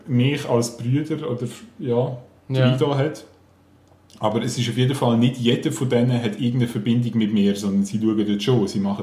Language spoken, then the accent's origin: German; Bern, Switzerland; born there; In Bern, im Inselspital.